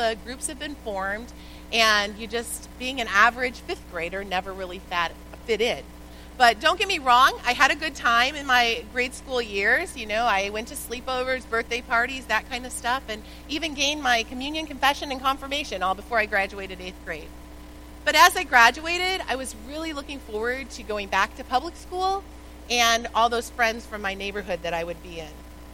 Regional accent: Zion, Illinois, United States; I was raised right here in Zion, the youngest of five children

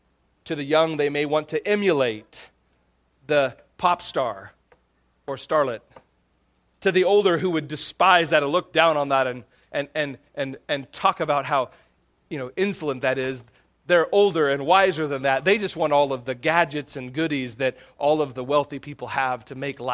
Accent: Astoria, Oregon, United States; I began reading a book called Astoria. It's a book about my hometown and the founding of it.

